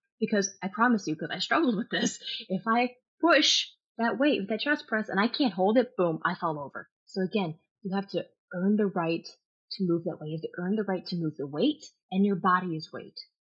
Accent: Kentucky, United States; because I grew up in Kentucky, okay? So, of course, I pretended to ride a horse.

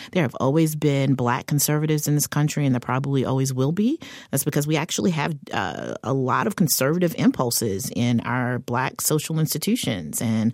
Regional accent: the South, United States; also born or lived in California / Boston / New York / Chicago; But I was raised in the South by deep Southerners, and I very much am a child of the South.

